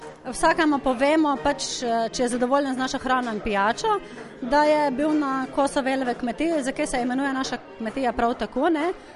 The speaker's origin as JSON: {"language": "Slovenian", "region": "Styria", "country": "Slovenia", "said": "Ja, Štajerci smo znali narediti druženja, smo se znali poveseliti in je bilo več tega."}